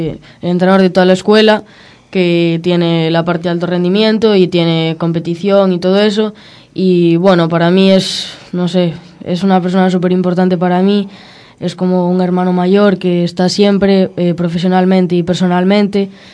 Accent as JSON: {"language": "Spanish", "town": "Vigo", "region": "Galicia", "country": "Spain", "tie": "born there", "said": "Sí, yo nací en Vigo."}